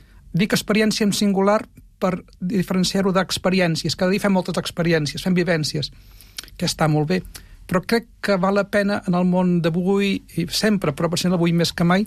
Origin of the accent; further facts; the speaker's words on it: Catalonia, Spain; jo soc d'Osona